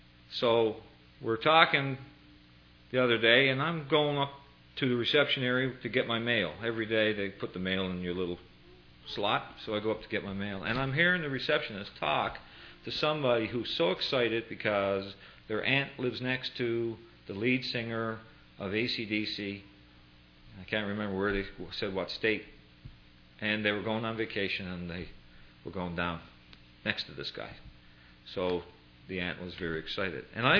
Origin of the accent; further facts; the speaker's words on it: Canada; I'm a Canadian.